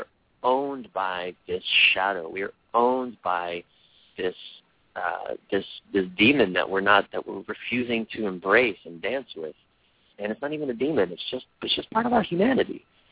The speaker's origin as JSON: {"language": "English", "region": "Maryland", "country": "United States", "tie": "born or raised there", "lives_now": "California, United States", "said": "I'm from the East Coast, so I grew up in Maryland."}